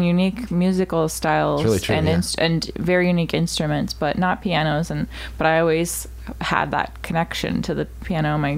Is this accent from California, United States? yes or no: no; Nashville, Tennessee, United States; also born or lived in Franklin; I usually just say Nashville because I grew up in Nashville from when I was like 12, and I lived there in a little town called Franklin just outside Nashville.